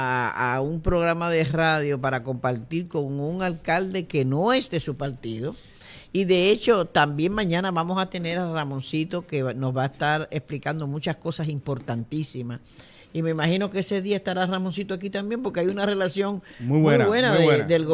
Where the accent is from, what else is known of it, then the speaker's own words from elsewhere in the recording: Dominican Republic; born there; Yo no nací en Lares, nací en la República Dominicana.